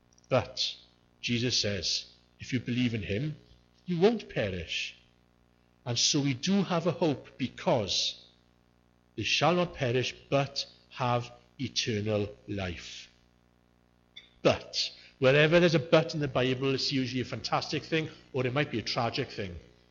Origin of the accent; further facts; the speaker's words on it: Yorkshire and the Humber, United Kingdom; So I'm from Yorkshire. I was born in Yorkshire. I know I don't sound Yorkshire, but I was born in Yorkshire.